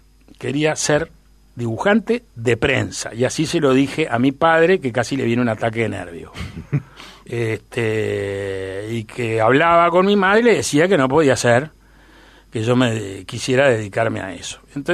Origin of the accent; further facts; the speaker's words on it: Montevideo, Uruguay; Porque nosotros también somos porteños montevideanos.